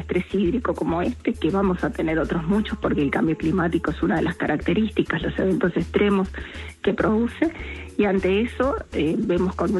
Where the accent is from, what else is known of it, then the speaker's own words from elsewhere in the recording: Uruguay; como uruguayos seguimos debatiendo, como uruguayos seguimos discutiendo. Como uruguayos en este momento estamos frente a una sequía